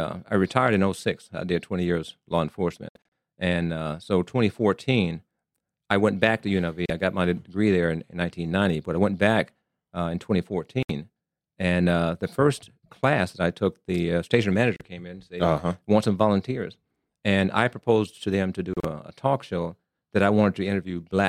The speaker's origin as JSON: {"language": "English", "region": "Arkansas", "country": "United States", "tie": "born or raised there", "also_born_or_lived": "Columbus, Ohio / Germany", "moved": "as an adult", "said": "Born and raised in Arkansas. Go Razor Blacks. Whatever. Mm. And I left there in 1974 when I joined the Air Force, and went to Columbus, Ohio, a couple of years"}